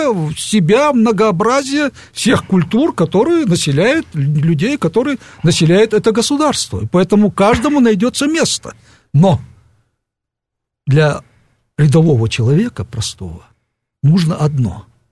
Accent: Siberia, Russia; born there; В 49-м году я родился в Сибири в ссылке, где оказались мои родители.

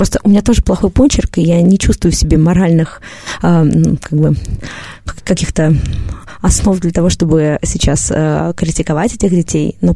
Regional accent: Moscow, Russia; accent: Moscow; для меня, как для москвички, я понимаю, что, очевидно, для коллег и учеников мой московский говор таким же шоком явился, как для меня их говор.

